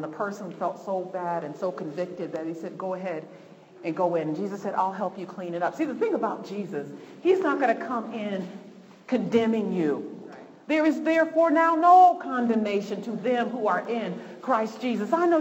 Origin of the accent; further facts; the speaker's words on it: New York, United States; You know, I should say in Colorado, man, I'm from New York, but man, you guys got all kind of stuff.